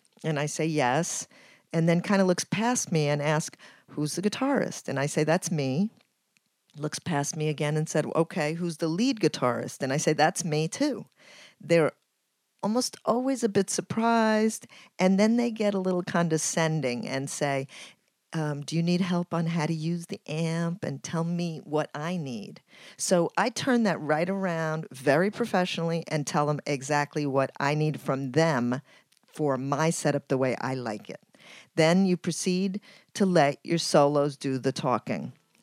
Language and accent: English; Ecuador; now in New York City, United States; I'm from Ecuador and I live in New York City.